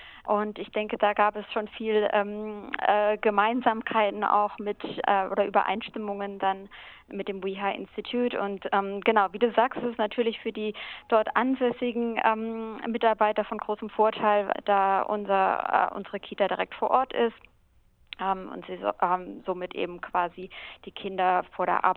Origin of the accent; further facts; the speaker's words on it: Germany; now in Australia; Also wir sind beide aus Deutschland, aber sind doch inzwischen hier sehr glücklich.